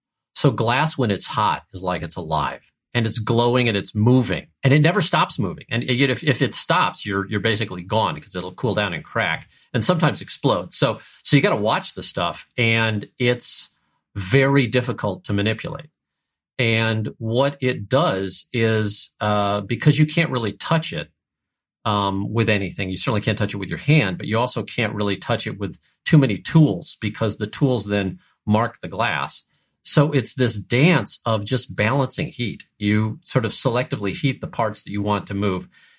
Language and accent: English; St. Louis, Missouri, United States; But I grew up in St. Louis, Missouri, and my folks were just fantastic.